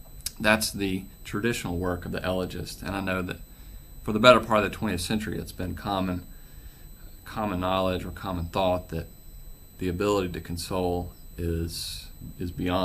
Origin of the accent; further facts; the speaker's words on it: Alabama, United States; The title, Murder Ballads, is taken from a type of music that I'm familiar with from growing up in Northeast Alabama.